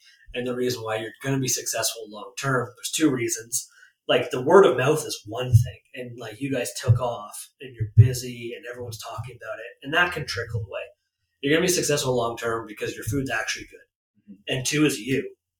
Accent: Whitby, Ontario, Canada; now in Lindsay, Canada; I'm going on 5 years of being in Lindsay, and I grew up in Whitby, Durham

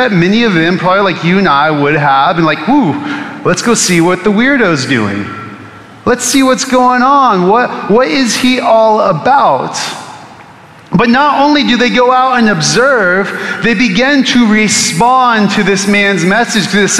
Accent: California, United States; now in Texas, United States; I'm from California, and somebody's like, yeah, you need to repent of that. I've been in Texas for like 16 years, so.

